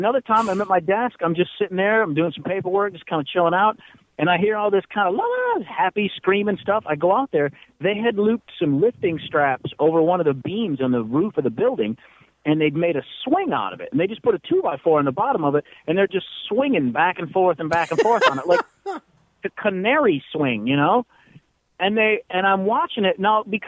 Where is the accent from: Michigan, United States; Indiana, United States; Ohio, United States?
Michigan, United States; Detroit; I go, well, I'm from Detroit.